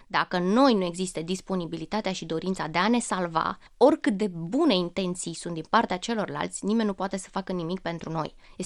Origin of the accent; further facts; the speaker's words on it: Slobozia, Ialomița County, Romania; Silezia, Ialomița, de unde sunt eu